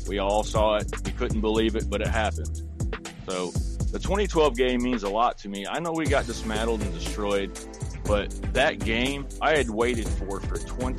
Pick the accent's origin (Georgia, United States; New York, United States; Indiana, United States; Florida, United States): Indiana, United States; South Bend; I was born and raised in South Bend. I didn't want to leave, but I did, and I did it for family reasons.